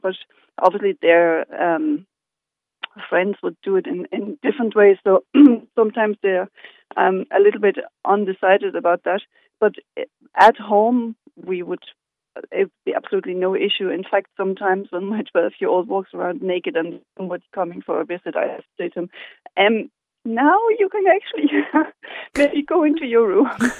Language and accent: English; Germany; English is a second language; now in Ireland; Yeah, we're originally from Germany, but we have been living here for the last 20 years.